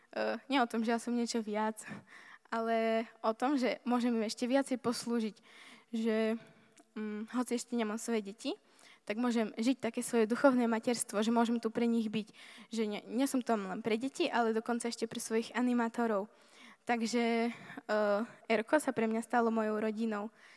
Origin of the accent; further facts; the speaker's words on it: Levoča, Prešov Region, Slovakia; som z Levoče, mám 20 rokov